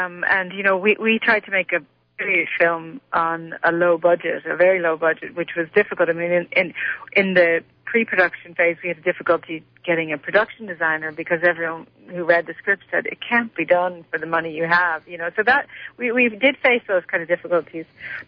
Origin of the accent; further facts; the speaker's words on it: Dublin, Leinster, Ireland; also born or lived in Chicago, United States; now in Drumahair, Ireland; So I sort of grew up between Chicago and Dublin, and I spent all my teen years in Dublin, and then I really only came back to America as an adult, and then ended up in New York.